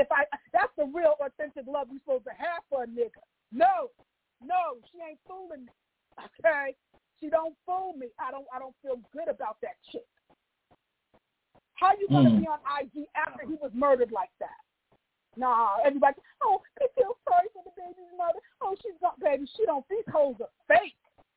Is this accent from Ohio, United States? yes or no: no; Westport, Connecticut, United States; now in California, United States; I'm from Westport, Connecticut. So, and my cousins live in Brooklyn, off of Troop Avenue. But I live in Cali now.